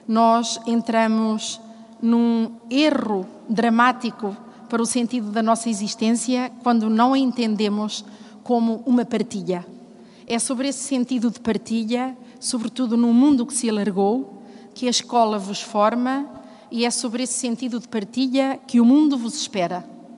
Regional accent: Vila Real, Portugal; Vila Real, lugar de onde eu venho, onde vivi o 25 de Abril, onde cresci já num tempo em que pude comparar a diferença entre viver antes e depois, entre a ditadura e a democracia

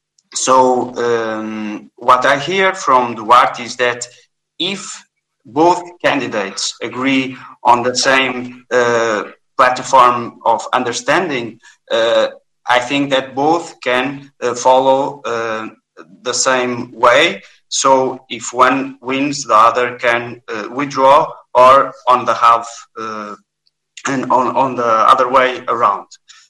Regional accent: Portugal; English is a second language; And as you can see, I'm from Portugal.

